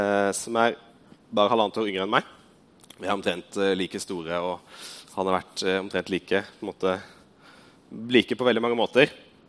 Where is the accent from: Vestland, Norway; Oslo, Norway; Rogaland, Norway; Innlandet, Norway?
Innlandet, Norway; Hamar; Jeg er her fra Hamar, jeg vokste opp faktisk i kirka her. Min far var pastor når jeg var liten.